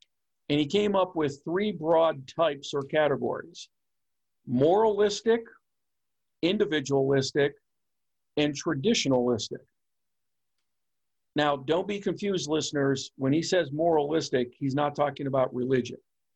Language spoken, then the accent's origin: English; Pennsylvania, United States; So states like my home state of Pennsylvania, New York